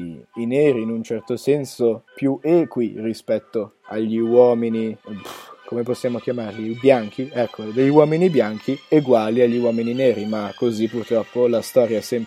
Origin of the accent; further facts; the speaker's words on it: Ticino, Switzerland; siamo ticinesi, possiamo essere italiani, portoghesi, francesi, spagnoli, e comunque facciamo parte della Svizzera